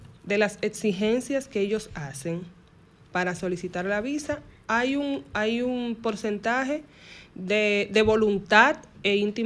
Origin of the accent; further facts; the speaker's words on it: Dominican Republic; la visa no es un derecho que nos corresponde como ciudadanos dominicanos.